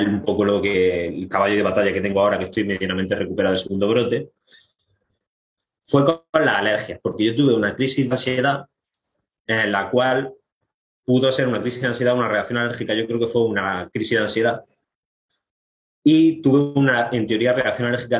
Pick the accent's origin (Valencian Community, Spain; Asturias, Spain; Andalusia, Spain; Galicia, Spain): Andalusia, Spain; Linares; now in Granada, Spain; tengo 27, casi 28 años, soy de Linares, Jaén, pero vivo en Granada